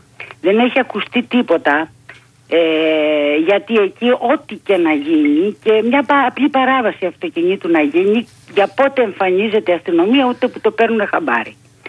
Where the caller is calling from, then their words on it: Patras, Western Greece, Greece; είμαι από Πάτρα.